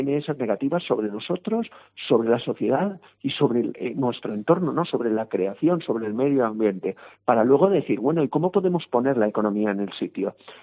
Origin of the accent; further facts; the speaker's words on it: Valencia, Valencian Community, Spain; yo que soy de Valencia, aquí hace un frío que lo noto mucho